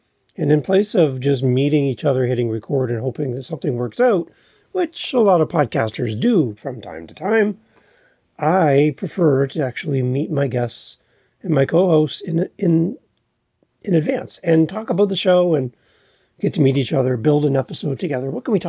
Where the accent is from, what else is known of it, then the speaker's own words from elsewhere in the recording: Canada; We have the American Idol, which is very American, and I'm Canadian, so American Idol, and The Voice.